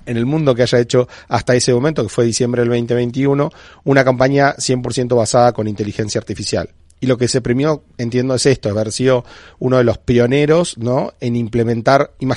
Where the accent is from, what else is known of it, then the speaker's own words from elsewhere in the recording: Argentina; accent: Argentine; moved away as an adult; now in Spain; para mí como argentino, que se notará por mi acento, que vivo hace 3 años acá